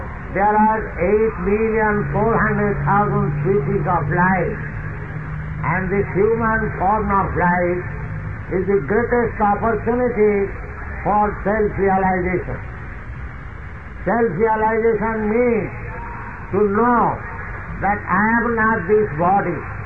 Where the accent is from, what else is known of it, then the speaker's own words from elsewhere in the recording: India; born there; I am born in India, so I am thinking I am Indian.